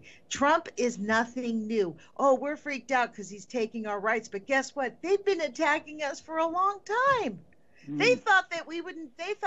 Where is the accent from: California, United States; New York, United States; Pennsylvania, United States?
California, United States; Why is it that I grew up in California and never heard about anything about the nuclear industry?